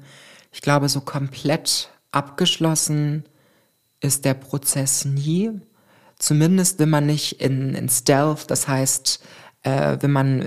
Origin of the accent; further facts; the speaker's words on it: Salzgitter, Lower Saxony, Germany; ich komme aus der Provinz, ich bin in Salzgitter geboren und aufgewachsen auf dem Dorf.